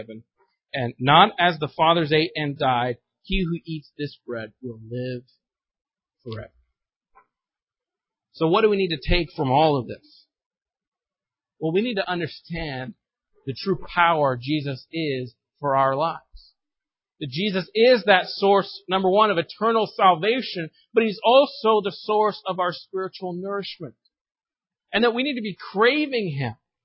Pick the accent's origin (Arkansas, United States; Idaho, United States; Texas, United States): Arkansas, United States; I grew up in Arkansas. Most of you know that. And whenever I go back home